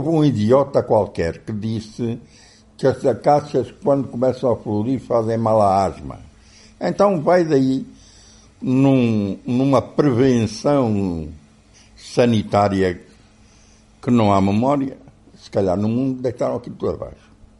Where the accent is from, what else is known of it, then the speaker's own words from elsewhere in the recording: Benguela, Angola; Tive 6 meses em Benguela, que é a minha terra.